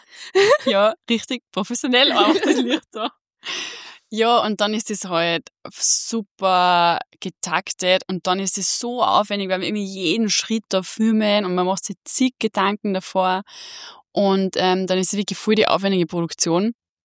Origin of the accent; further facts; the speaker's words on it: Austria; dass ich die einzige Österreicherin bin